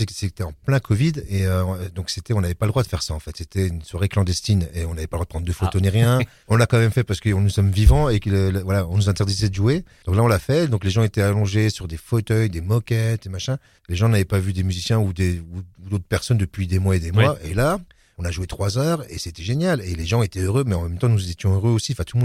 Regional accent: Dijon, Bourgogne-Franche-Comté, France; born there; Je suis né à Dijon, à Fontaine-Douche. Ouais. J'ai vécu à Fontaine-Douche.

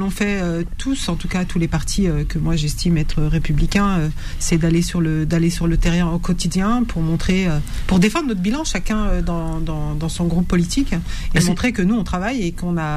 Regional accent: Aulnay-sous-Bois, Île-de-France, France; moi j'ai grandi à Aulnay 3000.

